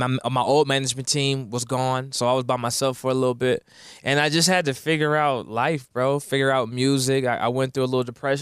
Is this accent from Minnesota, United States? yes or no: no; California, United States; I'm from Cali, born and raised in the Bay, Cali kid.